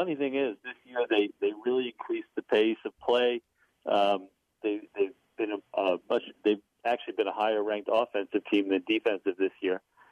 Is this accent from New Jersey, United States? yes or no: yes; New Jersey, United States; now in Cleveland, United States; I'm a Central Jersey guy, and it feels like Costa Rica compared to this.